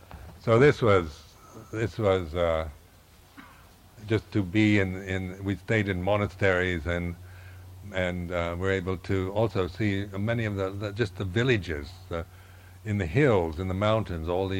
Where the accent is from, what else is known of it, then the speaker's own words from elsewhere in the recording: United States; But I never felt any kind of resentment or hostility towards me as an American, you know.